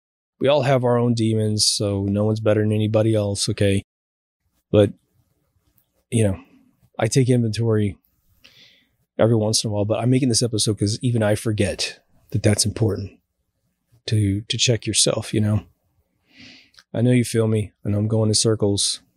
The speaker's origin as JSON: {"language": "English", "region": "Midwest", "country": "United States", "tie": "born or raised there", "said": "I grew up in the Midwest where kids are raised to be extremely respectful because it's a little tiny town, right?"}